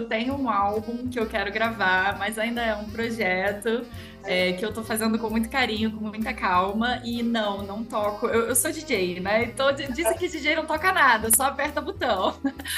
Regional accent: Niterói, Rio de Janeiro, Brazil; Mas eu sou de Niterói, do Rio de Janeiro, ali, estado do Rio de Janeiro.

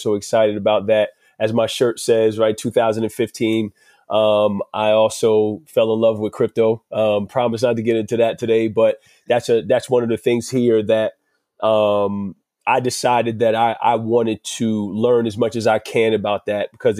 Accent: New Jersey, United States; accent: New Jersey; You guys have beautiful accents and you have to deal with my New Jersey, US accent at that.

